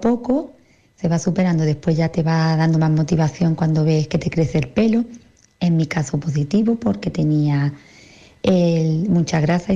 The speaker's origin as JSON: {"language": "Spanish", "town": "Álora", "region": "Andalusia", "country": "Spain", "said": "tengo 36 años y soy de Álora, Málaga."}